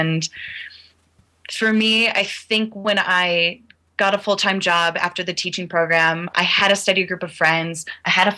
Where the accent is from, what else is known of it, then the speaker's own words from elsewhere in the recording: Chicago, Illinois, United States; And I'm from Chicago. I'm used to driving in all kinds of elements.